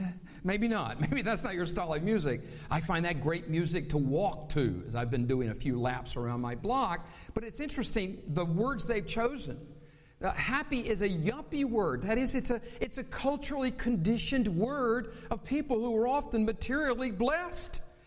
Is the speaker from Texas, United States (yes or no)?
no; North Carolina, United States; accent: Southern; I grew up in North Carolina, so I'm a Southerner, even though I've lost most of my Southern accent.